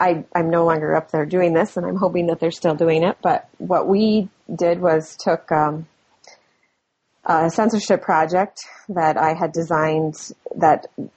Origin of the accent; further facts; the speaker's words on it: Michigan, United States; now in Lansing, United States; I am originally from the Upper Peninsula of Michigan.